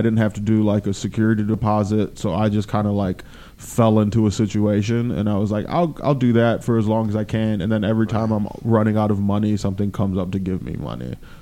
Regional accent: Lorain, Ohio, United States; I actually grew up a half hour west of Cleveland in the city's called Lorain, and it's a steel and auto city.

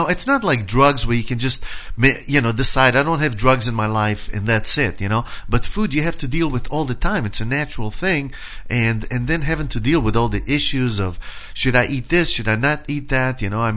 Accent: Israel; I'm originally from Israel and stuff.

